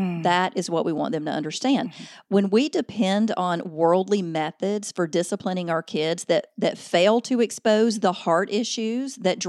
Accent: Alabama, United States; Yes, I am in Alabama. I was born and raised in Alabama, so you can't hide that Southern.

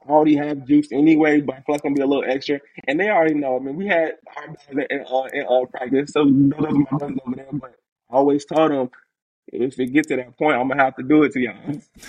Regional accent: Virginia, United States; now in Dallas, United States; I'm spending in Dallas, but I'm from Virginia, so a lot of my family can come to the games now.

